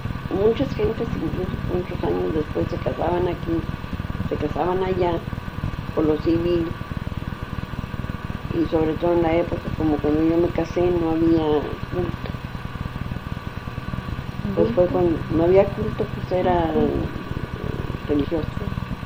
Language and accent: Spanish; Mexico; pues es que somos mexicanas, nativas de México.